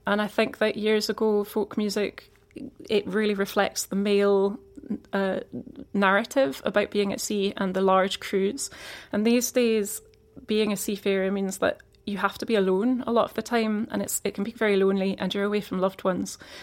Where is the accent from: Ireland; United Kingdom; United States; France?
United Kingdom; Edinburgh, Scotland; So I grew up in Edinburgh